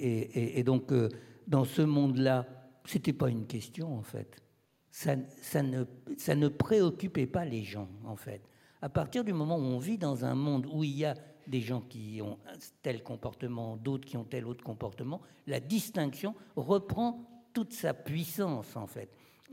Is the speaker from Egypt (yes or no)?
yes; Egypt; now in France; puisque j'ai grandi en Égypte